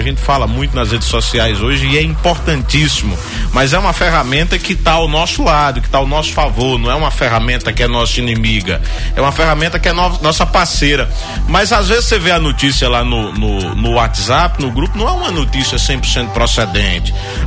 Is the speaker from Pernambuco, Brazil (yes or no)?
yes; Salgueiro, Pernambuco, Brazil; eu vim de Salgueiro, Pernambuco